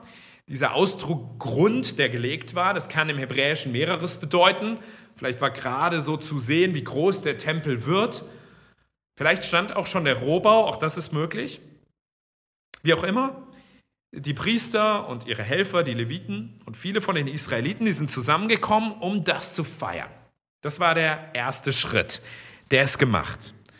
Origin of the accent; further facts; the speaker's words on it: Giessen, Hesse, Germany; Ich komme ja aus Gießen und ich habe auch in Gießen studiert. Und als ich in Gießen studiert habe, habe ich direkt am zentralen Platz in Gießen gewohnt, der sogenannte Marktplatz.